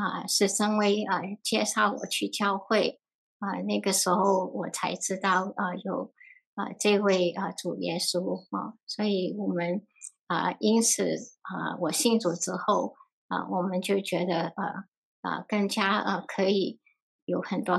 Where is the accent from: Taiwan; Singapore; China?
Singapore; 我在新加坡长大的过程因为我有一个我是被领养